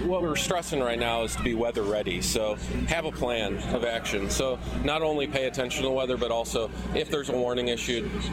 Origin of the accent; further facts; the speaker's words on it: St. Louis, Missouri, United States; I'm from St. Louis, so it was a severe storm that hit my house.